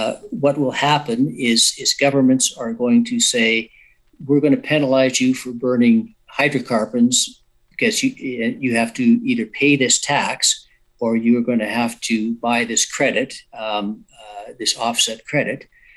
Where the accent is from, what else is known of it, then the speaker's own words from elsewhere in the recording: Western Canada, Canada; I'm from the West. I'm in British Columbia as we speak.